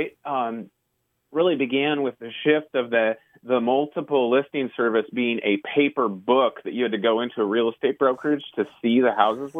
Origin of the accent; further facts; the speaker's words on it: Pacific Northwest, United States; you know me, I'm from the Northwest. I love the outdoors.